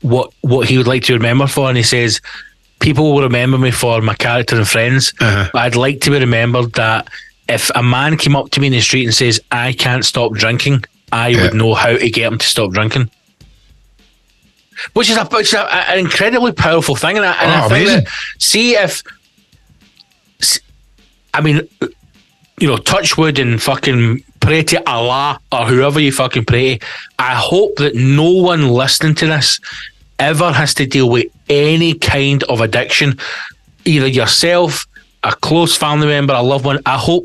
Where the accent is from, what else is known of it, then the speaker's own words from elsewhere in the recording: Scotland, United Kingdom; Especially being Scottish, man.